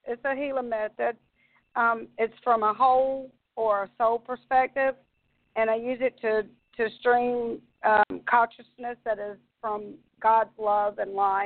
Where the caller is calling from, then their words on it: Alabama, United States; I'm in Alabama.